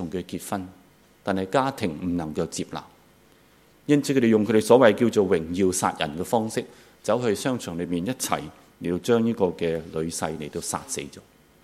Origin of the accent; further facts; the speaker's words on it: China; 所以在我们中国人的农历年的时候，我们真的可以来到去感谢神，祂会赐恩典。